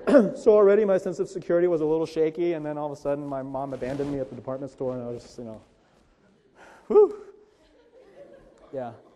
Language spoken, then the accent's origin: English; East Cobb, Georgia, United States; my family, we grew up over in Cobb County, and the nearest mall to us when we were growing up in East Cobb was Cumberland Mall